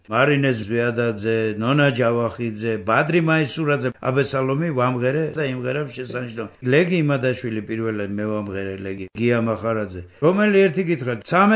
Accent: Batumi, Adjara, Georgia; წარმოშობით ოზურგეთელი, მაგრამ რო დავიბადე, იმას მერე საბავშვო ბაღიდან ბათუმში ვარ.

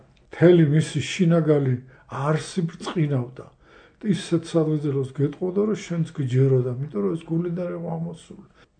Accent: Kutaisi, Imereti, Georgia; მე ქუთაისიდან ვიყავი ჩამოსული.

